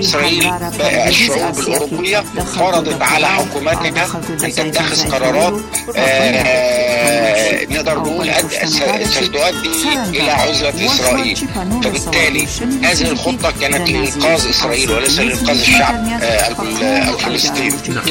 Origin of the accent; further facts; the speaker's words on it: Egypt; عشان أنا أعرف مصر وإن أنا مصري